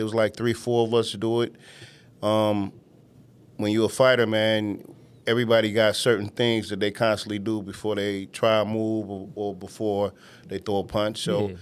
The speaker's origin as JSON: {"language": "English", "town": "Detroit", "region": "Michigan", "country": "United States", "tie": "born or raised there", "said": "I grew up in Detroit, West Side, Finkel, Puritan, Main Street, Myers."}